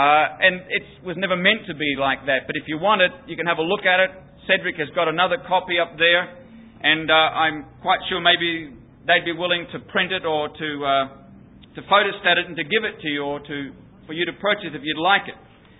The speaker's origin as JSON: {"language": "English", "country": "Ireland", "said": "Now, I'm Irish, so I can talk about that."}